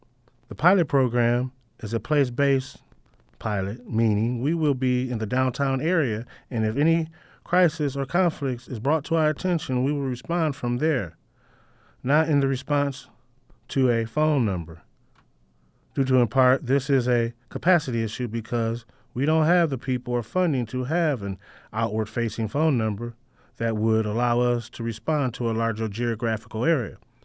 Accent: Michigan, United States; I grew up in the Washtenaw County area, and I lost a lot of loved ones to overdoses, violence, and incarceration over the years.

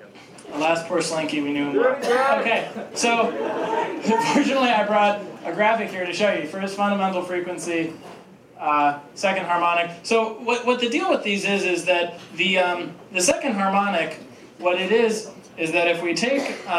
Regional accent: Ann Arbor, Michigan, United States; played in Pioneer High School Band because I grew up here in Ann Arbor.

